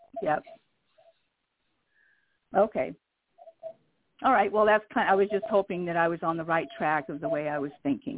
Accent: Washington, United States; I'm from Washington State.

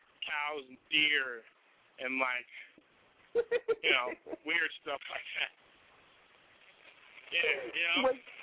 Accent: New York, United States; The 845 is where I'm from. It's my hometown. 845. It's my town, though. It's where I'm from. It's upstate New York.

